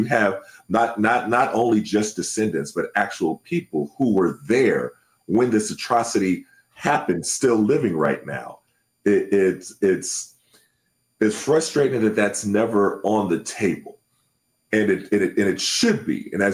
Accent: Tulsa, Oklahoma, United States; I grew up in Tulsa, Oklahoma, and that's the home of the Tulsa Race Massacre.

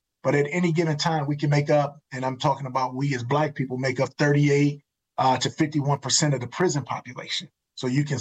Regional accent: Milwaukee, Wisconsin, United States; And when I grew up in Milwaukee, this is really the crux of the matter. Milwaukee was the best place to live for a Black person in the early 70s.

